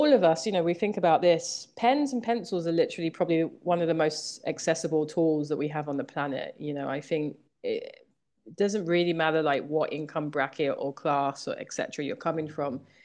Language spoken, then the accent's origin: English; Thamesmead, London, United Kingdom; I grew up in Southeast London. I grew up in a place called Thamesmead. So if anyone's seen Clockwork Orange or The Misfits or a bunch of car commercials, it's a very like brutalist council estate